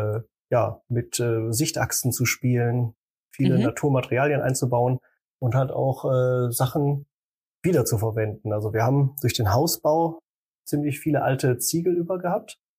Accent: North Rhine-Westphalia, Germany; ich komme ja aus dem Ruhrpott

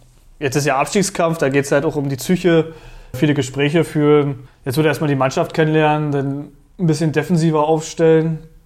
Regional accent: Berlin, Germany; als Berliner sagt man

